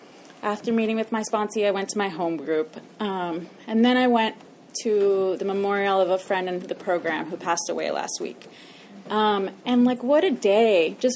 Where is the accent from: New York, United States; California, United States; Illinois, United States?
New York, United States; I'm originally from New York. I did not get sober there, but I did have my first drink in New York.